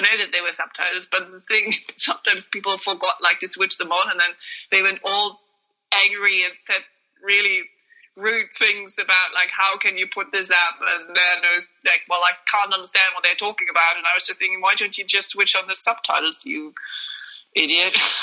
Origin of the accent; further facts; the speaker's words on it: Germany; English is a second language; Since I'm from Germany, I kind of just shot certain scenes in Germany when I moved, when I was just on holiday for a month.